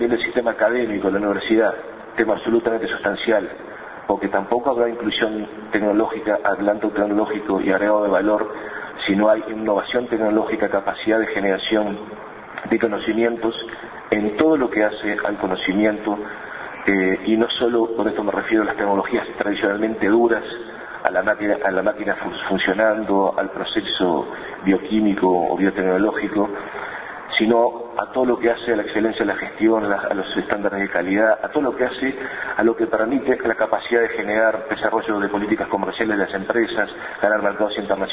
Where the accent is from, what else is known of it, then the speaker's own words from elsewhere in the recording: Uruguay; un sentido estratégico que como uruguayos estamos trazando